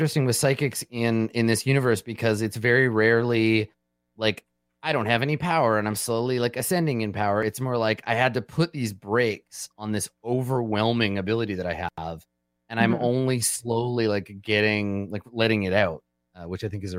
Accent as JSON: {"language": "English", "country": "Canada", "said": "This speaks deeply to me as a Canadian"}